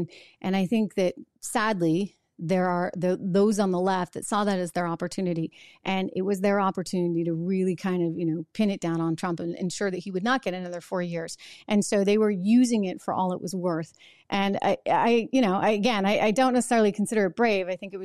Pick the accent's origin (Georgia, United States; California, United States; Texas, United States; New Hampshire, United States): New Hampshire, United States; But I grew up in New Hampshire where we really, like, both sides, by the way, Democrats and Republicans, we kept government on a short leash.